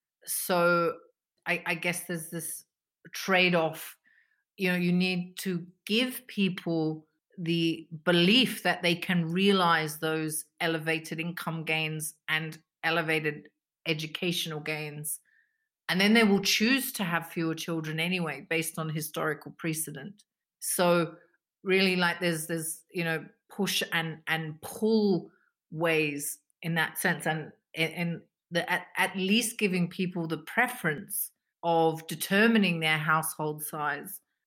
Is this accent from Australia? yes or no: yes; Australia; I'm from Australia. I'm from a country that has not, as in recent times, has not had any such questions or debates.